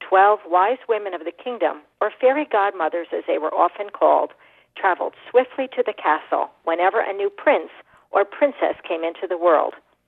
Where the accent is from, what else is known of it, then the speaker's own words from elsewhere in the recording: New Jersey, United States; as a child I didn't like mud, but I loved the sand, and I grew up near the New Jersey shore.